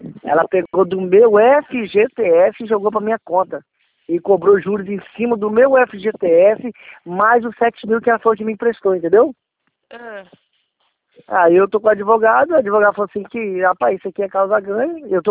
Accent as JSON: {"language": "Portuguese", "town": "Linhares", "region": "Espírito Santo", "country": "Brazil", "said": "eu sou de Linhares, Espírito Santo."}